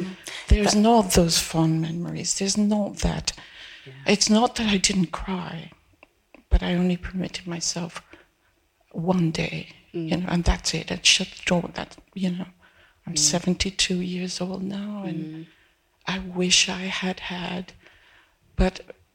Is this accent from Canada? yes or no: no; Peru; I come from South America. I was born in Peru.